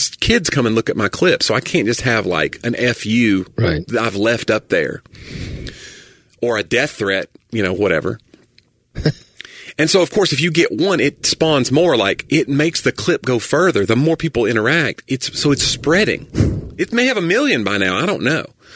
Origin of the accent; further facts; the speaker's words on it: Tennessee, United States; And plus, I'm from Tennessee. Everybody makes fun of Tennessee. We're all hillbillies.